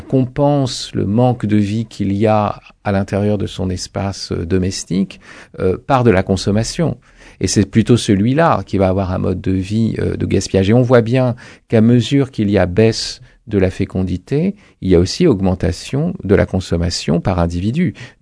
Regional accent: France; Moi, je suis français.

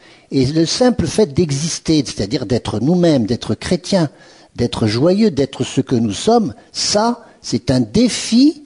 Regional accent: France; Je suis un Français un peu rationnel et je souris pas assez.

